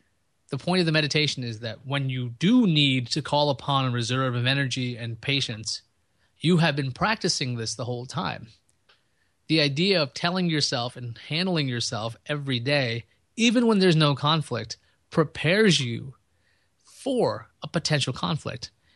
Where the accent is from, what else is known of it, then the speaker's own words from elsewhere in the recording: Queens, New York, United States; I'm a guy from Queens.